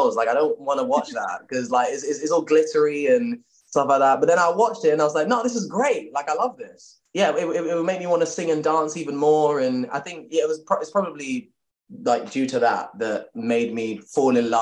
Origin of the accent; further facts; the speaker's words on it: Leytonstone, London, United Kingdom; I grew up like in Leytonstone, not really like knowing much about the acting industry or anything like that.